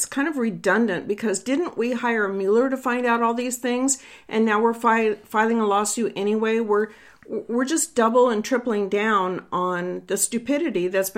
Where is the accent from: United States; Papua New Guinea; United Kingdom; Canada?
United States; Just as an American out there working every day and, you know, handling my home and raising my family